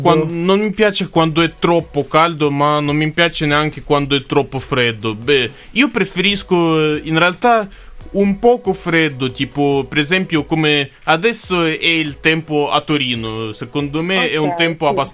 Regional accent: Moscow, Russia; Italian is a second language; Io vengo da Mosca, che è la capitale della Russia e neanche la più grande città.

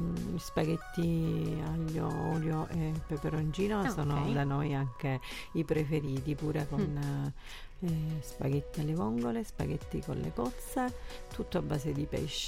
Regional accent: Mazara del Vallo, Sicily, Italy; Allora, io da Mazara del Vallo, provincia Trapani, okay. La zona occidentale della Sicilia

